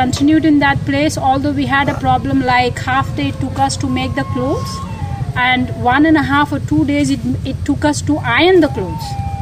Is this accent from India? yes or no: yes; Delhi, India; I come from Delhi and taught and brought up in a bit of a spoiled manner.